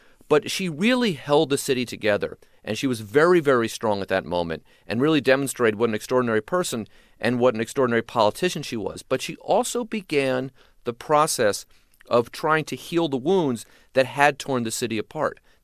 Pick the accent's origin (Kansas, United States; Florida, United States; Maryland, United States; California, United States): California, United States; San Francisco; And my mother had moved out there in 1971, and we were part of the newer San Francisco.